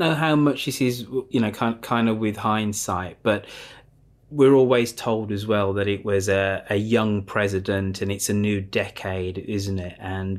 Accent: United Kingdom; Being a Brit, and before I became fascinated with American politics, if I knew anything about inaugurals, I knew Nothing to Fear but Fear Itself

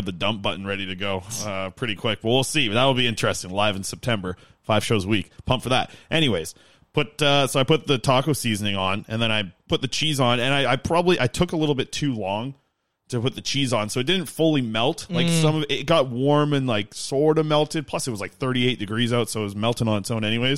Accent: Nanaimo, British Columbia, Canada; You're in Nanaimo, my hometown.

